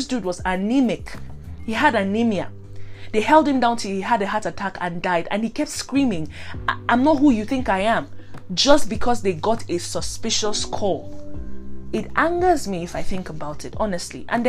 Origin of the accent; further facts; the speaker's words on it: Nigeria; especially in my home country, Nigeria, telling them that this is a serious issue